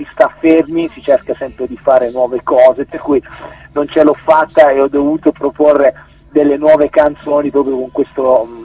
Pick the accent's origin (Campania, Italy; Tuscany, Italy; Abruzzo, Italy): Abruzzo, Italy; Vasto; now in Ravenna, Italy; io vivo a Ravenna, anche se sono abruzzese di origine, di Vasto, quindi provincia di Chieti